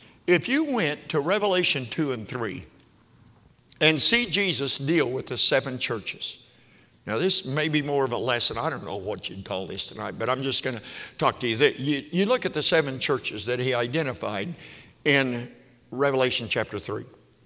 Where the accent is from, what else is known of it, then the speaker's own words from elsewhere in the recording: Perry, Oklahoma, United States; I was raised in Perry, Oklahoma, town 5,000.